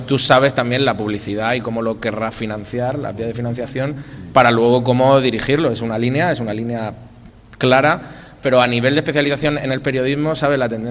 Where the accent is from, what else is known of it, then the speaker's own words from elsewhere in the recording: Almoradí, Valencian Community, Spain; now in Madrid, Spain; yo te voy a contar que salí de aquí, de Almoradí, me fui a Madrid, llevo 17 claro. años, ¿no?